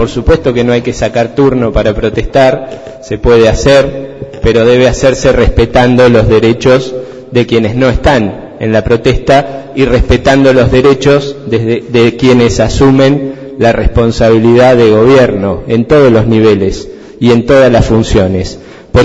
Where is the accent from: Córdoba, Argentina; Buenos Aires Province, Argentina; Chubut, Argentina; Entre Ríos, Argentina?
Buenos Aires Province, Argentina; Tandil; todos somos argentinos, aquí todos somos tandilenses